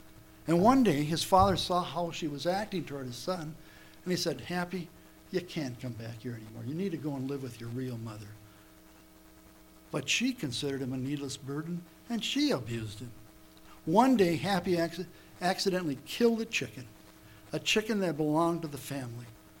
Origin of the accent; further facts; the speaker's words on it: Ely, Minnesota, United States; I grew up in Ely, Minnesota. Echo Trail, when I grew up, was a couple ruts in a dirt road.